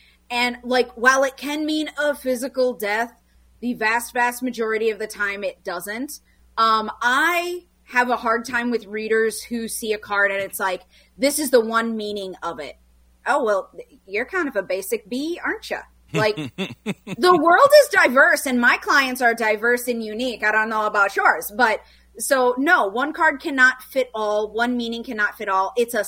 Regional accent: Minnesota, United States; I am born and raised in the Twin Cities

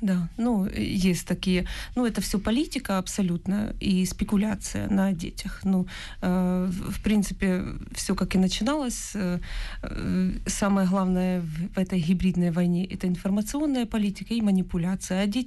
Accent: Lviv Oblast, Ukraine; now in Kyiv, Ukraine; можно сказать, сама со Львовской области вообще родом, хотя и живу в Киеве полжизни. Но я просто как человек, как украинка.

